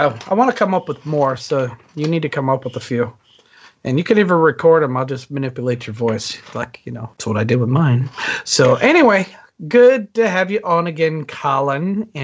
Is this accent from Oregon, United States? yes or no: no; Nebraska, United States; from Nebraska. I am in Nebraska, and I'm not drinking.